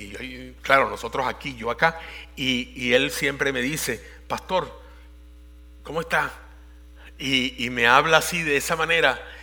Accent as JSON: {"language": "Spanish", "country": "Venezuela", "said": "porque en mi país, Venezuela, el médico se sentaba a hablar con uno"}